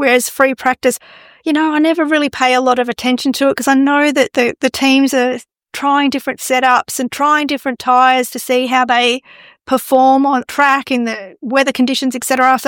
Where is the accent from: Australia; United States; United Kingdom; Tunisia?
Australia; I'm an Australian, so I'm hoping